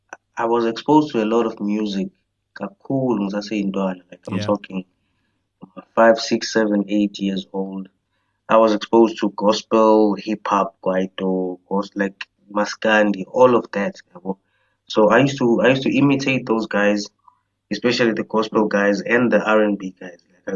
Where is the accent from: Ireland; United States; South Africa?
South Africa; Johannesburg, Gauteng; you know. I was born in Johannesburg, born and raised, matriculated in Johannesburg. Got to Snowmoz eThekwini, which is where, like, after matric, I just went and stayed there